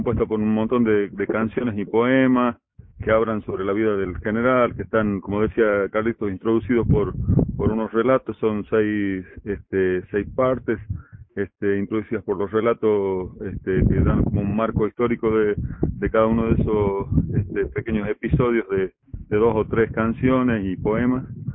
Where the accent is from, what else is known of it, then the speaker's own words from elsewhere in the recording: La Rioja, Argentina; lo que pensamos como riojanos, como artistas, como gente de bien que quiere un país unido